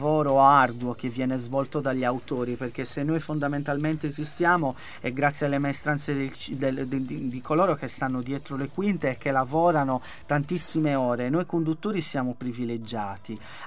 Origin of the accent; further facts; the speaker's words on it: Sardinia, Italy; accent: Sardinian; la mia Sardegna, il mio accento inconfondibile che rispecchia un po' la bellezza di quest'isola